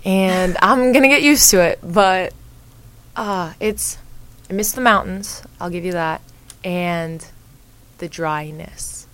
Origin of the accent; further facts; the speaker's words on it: Colorado, United States; I'm from Colorado, so this is a little bit of a drive for me.